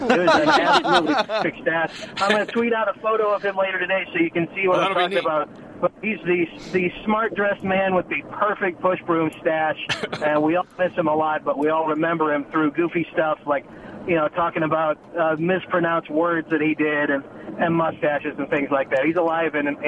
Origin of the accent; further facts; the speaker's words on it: St. Louis, Missouri, United States; Yeah, I am from the St. Louis area here.